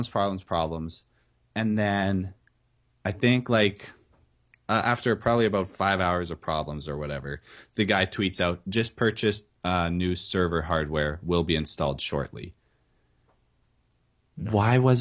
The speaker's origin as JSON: {"language": "English", "country": "Canada", "said": "We're all Canadian. Oh yeah, dude, we can all say Z."}